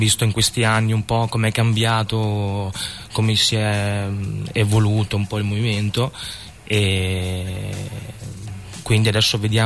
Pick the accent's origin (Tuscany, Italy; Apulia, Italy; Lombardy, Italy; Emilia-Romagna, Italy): Emilia-Romagna, Italy; Parma; born there; io sono nato a Parma, ma dentro di me corre sangue al 100% terrone. Terronissimo.